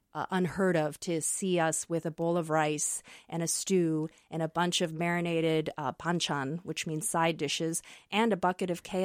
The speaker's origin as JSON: {"language": "English", "town": "Apple Valley", "region": "Minnesota", "country": "United States", "tie": "born or raised there", "said": "growing up in Apple Valley, Minnesota, which was at the time not as diverse as it is now, I grew up with kids eating bologna sandwiches and pizza as a special Friday cafeteria food."}